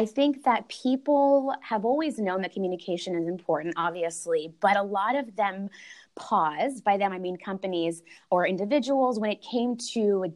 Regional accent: Dallas, Texas, United States; I was born and raised in Dallas.

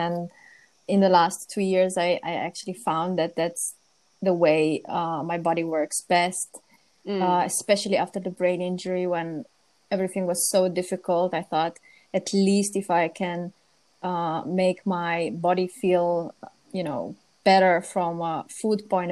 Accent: Romania; English is a second language; moved away as an adult; also born or lived in Scotland; I was born in Romania and lived there for 19 years, and then I decided to go to university in Scotland.

